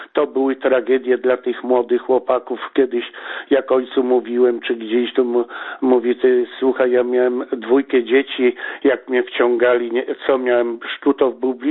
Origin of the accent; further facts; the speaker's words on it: Pomeranian Voivodeship, Poland; now in Germany; przyjechali tak jak my z Kaszub